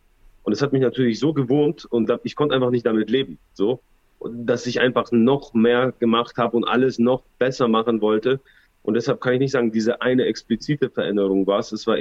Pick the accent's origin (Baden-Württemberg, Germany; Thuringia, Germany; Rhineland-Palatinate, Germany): Baden-Württemberg, Germany; Balingen; ich komme aus Balingen, hier gab es kein MMA, bevor wir es halt nicht gemacht haben